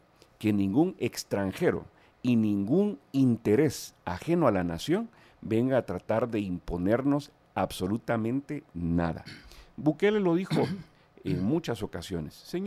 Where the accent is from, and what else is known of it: Guatemala